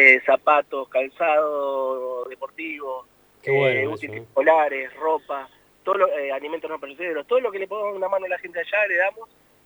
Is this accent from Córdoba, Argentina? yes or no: no; Bahía Blanca, Buenos Aires Province, Argentina; moved away as an adult; now in La Plata, Argentina; Platense por adopción porque soy de Bahía Blanca.